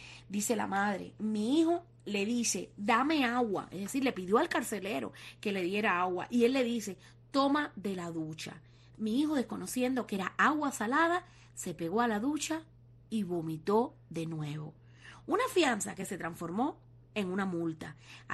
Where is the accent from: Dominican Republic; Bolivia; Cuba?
Cuba; nadie tenía que repatriarse para seguir siendo cubano. Somos alegres por naturaleza, pero eso no significa que estemos bien